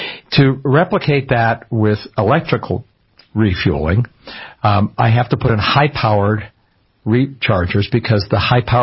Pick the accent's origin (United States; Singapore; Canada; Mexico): Canada; I'm Canadian. I grew up in much colder climate than Michigan. Michigan is the deep south.